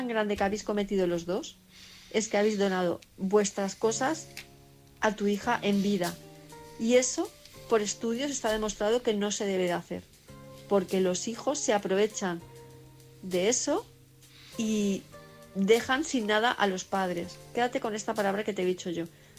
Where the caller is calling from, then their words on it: Palma, Balearic Islands, Spain; de Palma de Mallorca